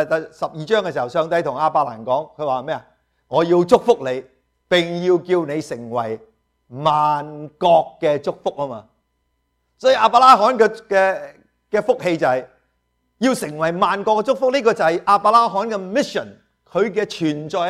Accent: Guangdong, China; 你忽然之间就不会好像我们广东人这样

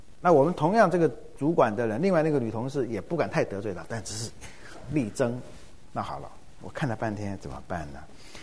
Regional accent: Taiwan; 尤其台湾来的，我们台湾人是从小就读圣贤书的

